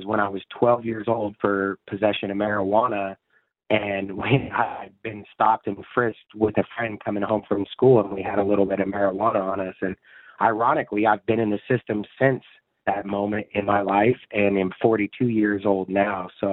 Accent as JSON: {"language": "English", "town": "Tacoma", "region": "Washington", "country": "United States", "tie": "born or raised there", "said": "I'm from Tacoma, Washington. I grew up in the hilltop area of Tacoma"}